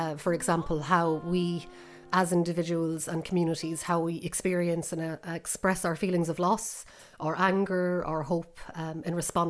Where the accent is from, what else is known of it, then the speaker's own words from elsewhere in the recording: Ireland; I'm from the Gaeltacht and I speak Irish. I also sing songs in several different languages.